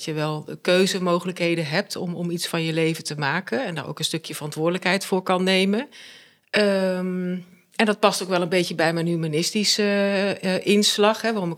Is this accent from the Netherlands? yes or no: yes; Rosmalen, North Brabant, Netherlands; ik kom zelf uit Rosmalen, vlakbij Den Bosch in Brabant. Ik ben daar wel geboren en opgegroeid, maar voelde ik me er toch altijd een beetje een soort import. Want mijn ouders die komen uit de Achterhoek. En mijn hele familie die komt eigenlijk ook vandaan.